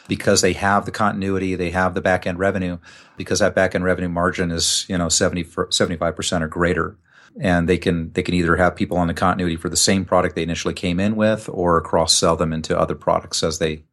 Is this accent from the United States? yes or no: yes; United States; I'm an American, obviously